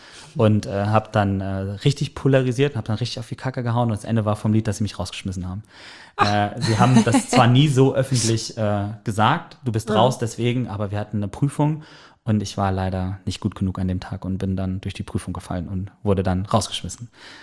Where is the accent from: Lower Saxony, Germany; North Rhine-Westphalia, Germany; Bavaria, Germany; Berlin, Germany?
North Rhine-Westphalia, Germany; moved away as an adult; now in Hamburg, Germany; Ich komme gebürtig aus dem Sauerland, habe eine Lehre zum Elektriker gemacht